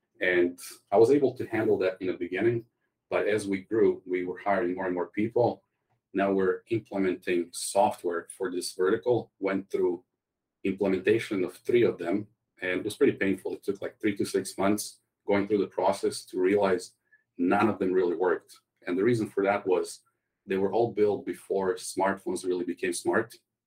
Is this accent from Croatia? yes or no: yes; Croatia; English is a second language; moved away as an adult; now in Canada; I grew up in Croatia. I came to visit my parents here in Canada in 2003, shortly after I got out of military back in Croatia. And almost 20 years later, I'm still here.